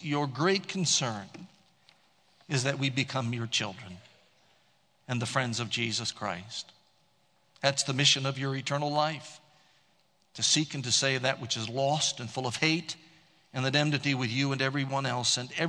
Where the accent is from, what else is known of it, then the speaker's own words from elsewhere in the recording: Columbus, Ohio, United States; When I grew up in Columbus, Ohio, in the Catholic parish I grew up